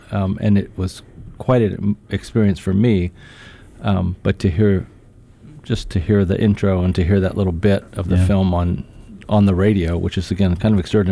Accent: California, United States; I'm from the Bay Area, so I spent a lot of time in a theater in Berkeley that used to show art films

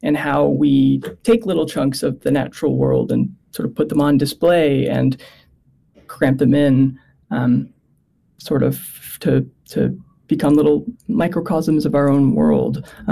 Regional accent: California, United States; I grew up in Southern California.

